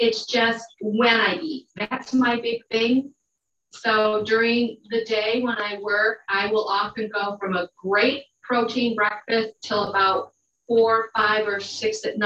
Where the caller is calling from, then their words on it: Penfield, New York, United States; From Penfield, New York.